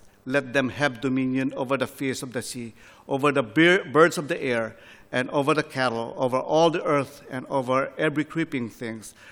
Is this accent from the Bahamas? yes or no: no; Philippines; growing up in the Philippines, we use many of that area of navigating